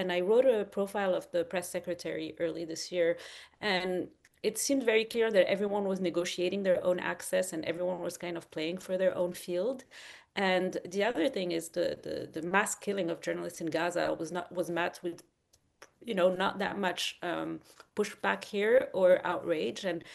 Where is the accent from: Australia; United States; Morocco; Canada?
Morocco; So I'm from Morocco, which is one of the most repressive places for journalists in the world.